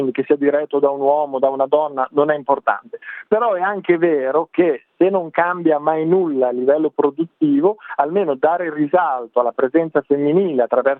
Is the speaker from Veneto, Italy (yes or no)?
no; Bologna, Emilia-Romagna, Italy; io ad esempio vengo da Bologna, a Bologna sono tornato